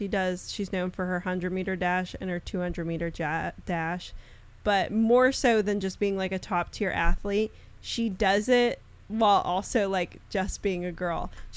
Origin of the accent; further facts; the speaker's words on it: Charlotte, North Carolina, United States; because I grew up in Charlotte, we were always going to Chick-fil-A.